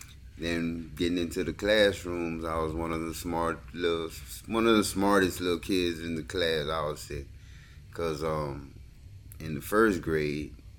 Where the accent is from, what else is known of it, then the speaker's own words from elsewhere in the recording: Cecilia, Louisiana, United States; also born or lived in Lafayette, Louisiana; And I was born in Lafayette, Louisiana. Then I was brought to Cecilia, Louisiana, where my mom is from, because we moved from Lafayette.